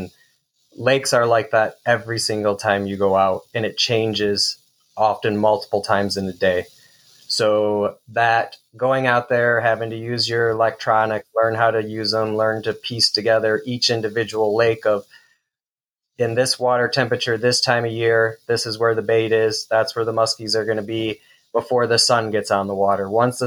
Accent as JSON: {"language": "English", "region": "Michigan", "country": "United States", "tie": "born or raised there", "said": "Eric always was just enamored with muskies when we were a kid and growing up on Lake St. Clair."}